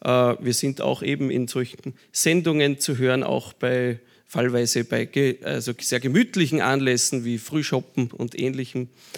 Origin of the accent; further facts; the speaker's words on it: Salzburg, Austria; born there; Nein, ich bin gebürtiger Salzburger. Das ja, sage ich immer mit sehr viel Stolz, seit ich in der Steiermark wohne.